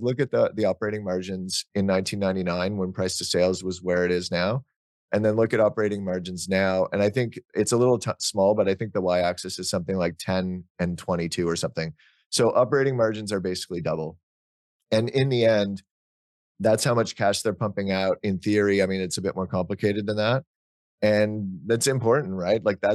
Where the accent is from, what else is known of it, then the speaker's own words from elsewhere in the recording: Ottawa, Ontario, Canada; I grew up in Ottawa, which is where Nortel was based.